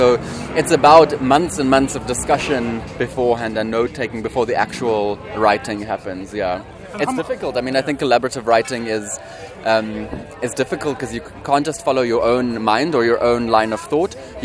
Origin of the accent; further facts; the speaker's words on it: South Africa; We're from South Africa, yes.